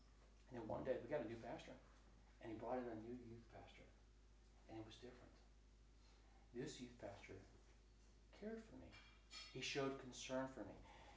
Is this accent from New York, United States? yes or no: no; Florida, United States; my parents weren't comfortable with the public school system in South Florida. I grew up in South Florida.